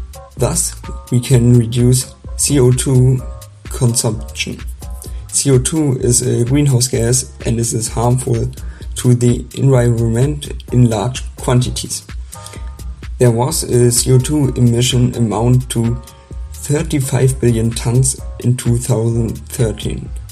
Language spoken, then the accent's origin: English; Germany; English is a second language; from Germany.